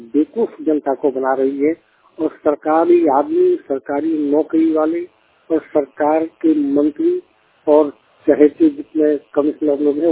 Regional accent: Deoghar, Jharkhand, India; लोनिया टाण थोमा चिपिया अंचल सारे जिला देवघर का निवासी हूँ।

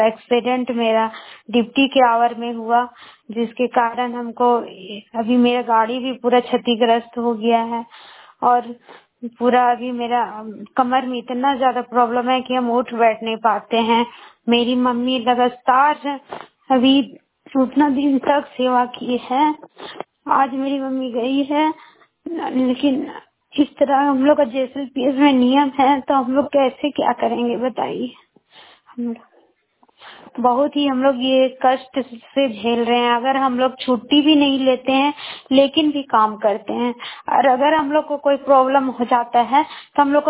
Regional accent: Barkagaon, Jharkhand, India; बड़का गांव प्रखंड की रहने वाली हूँ।

